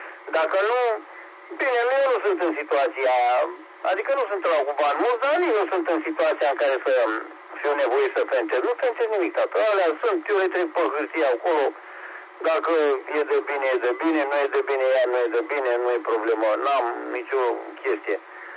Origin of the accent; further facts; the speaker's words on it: Romania; sunt mândru că sunt român, sincer.